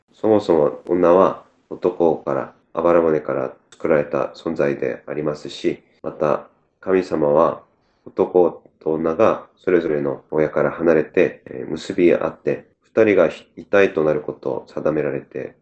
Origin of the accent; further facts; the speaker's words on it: South Korea; 地元の韓国に戻って葬儀に参加しているんですけども